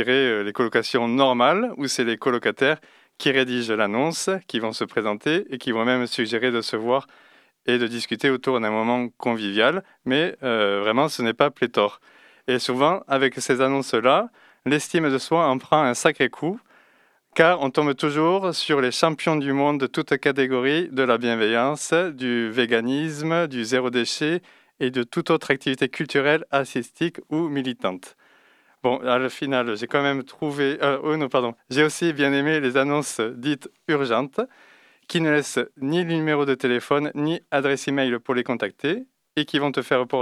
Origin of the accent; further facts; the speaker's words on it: Occitanie, France; Je vais juste dire adieu, donc qui est au revoir en occitan, ma région d'origine